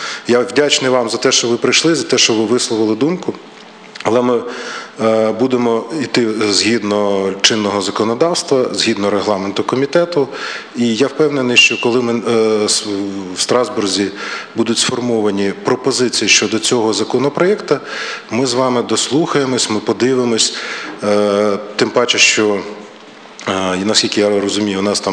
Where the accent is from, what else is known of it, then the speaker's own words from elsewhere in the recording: Kyiv, Ukraine; я сам киянин